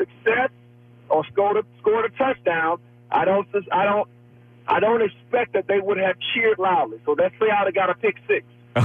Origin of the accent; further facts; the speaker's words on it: Philadelphia, Pennsylvania, United States; I had spent, obviously, my career to that point growing up in Philadelphia.